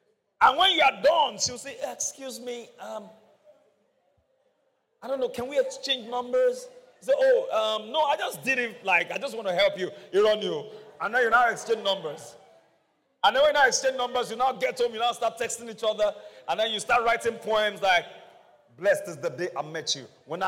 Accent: Mokola, Oyo, Nigeria; Let me tell you one of the mindsets that we had when I was growing up in Mokola.

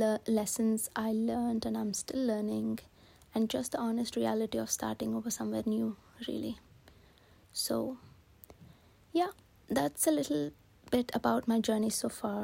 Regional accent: India; now in Edinburgh, United Kingdom; I'm originally from India, but 7 years ago, I packed my bags and moved to the UK, and I currently live in Edinburgh.

